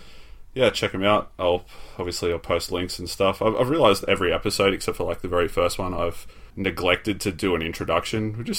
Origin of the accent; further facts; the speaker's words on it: Sydney, New South Wales, Australia; Sabaru is probably correct because they're from Sydney, so they're from my hometown.